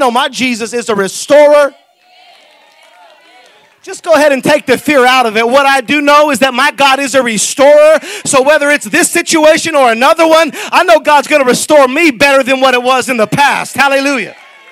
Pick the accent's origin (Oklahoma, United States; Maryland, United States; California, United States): California, United States; Salinas; I grew up in Salinas, so my flavor comes out. I don't even know what I am. I don't know if I'm black, white, brown, Mexican.